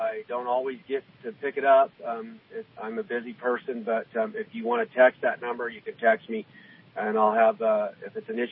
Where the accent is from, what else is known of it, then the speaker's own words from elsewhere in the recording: California, United States; I'm truly from the North State, and my heart is here.